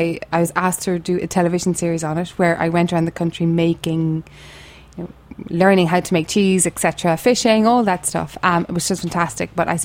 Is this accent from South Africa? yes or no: no; Cork, Munster, Ireland; born there; I was born in Cork, which is in the south of Ireland, which would, I guess, would be kind of like the California of Ireland, in that it's a big food hub there.